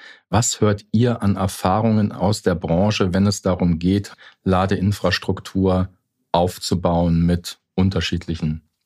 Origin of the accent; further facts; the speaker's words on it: Saarland, Germany; Ich komme ja aus dem Saarland.